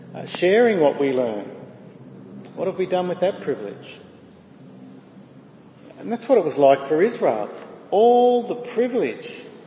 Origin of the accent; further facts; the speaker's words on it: Australia; We're Australian.